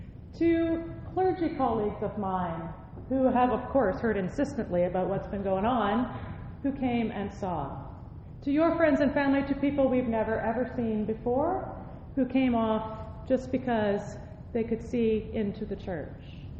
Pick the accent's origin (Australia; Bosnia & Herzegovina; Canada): Canada; Shawville, Quebec; I remember the first time I preached in my hometown. It wasn't that text, but it might as well have been. Can anything good come out of Shawville?